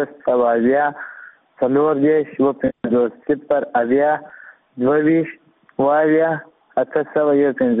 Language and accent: Pashto; Kandahar, Afghanistan; زه د کندهار ولایت نه یم.